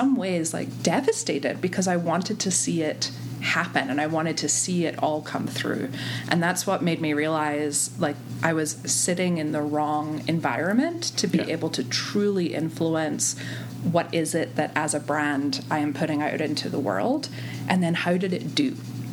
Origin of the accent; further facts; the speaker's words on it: Scotland, United Kingdom; now in United States; when I first came to the States, because I'm originally from Scotland, it was to go to art school.